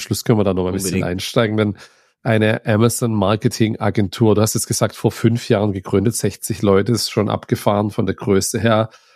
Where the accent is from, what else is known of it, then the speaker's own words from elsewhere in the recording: Neuenstadt, Baden-Württemberg, Germany; Bei uns in Neuenstadt, da komme ich ja her